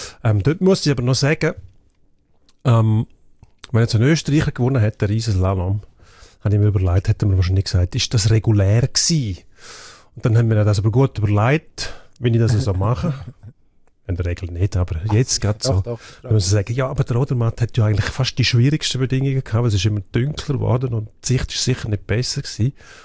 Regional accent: Graubünden, Switzerland; in meiner Heimat, also Kanton Graubünden, wo die jetzt das Gefühl haben, bei uns sind immer Nebel.

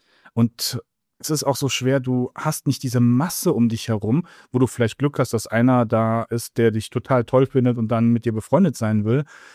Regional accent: Düsseldorf, North Rhine-Westphalia, Germany; Ich bin ja aus der Stadt. Ich komme aus Düsseldorf, Großstadt, über 600.000 Einwohner. Und bin dann aufs Land gezogen, in den Vogelsbergkreis.

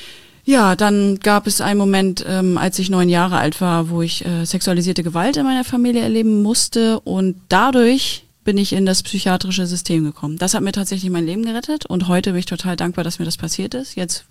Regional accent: Wismar, Mecklenburg-Vorpommern, Germany; Ich bin fast 20 Mal umgezogen mit meiner Mutter. Ich habe lange in Wismar gewohnt tatsächlich und immer Nordwest-Mecklenburg. Also wir sind sehr oft umgezogen. So, aber ich würde sagen, ich bin ein Mecklenburger Kind.

